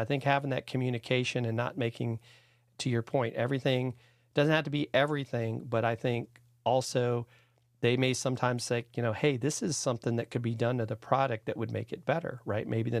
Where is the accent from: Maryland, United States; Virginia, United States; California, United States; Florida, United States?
Virginia, United States; actually I grew up in Northern Virginia, and you know, played you know, soccer and you know, through high school